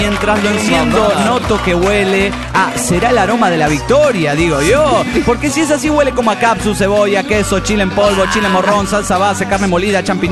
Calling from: La Merced, Argentina; de la Merced, Argentina.

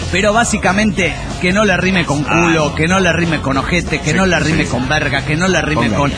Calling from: Querétaro, Mexico; de Querétaro, México.

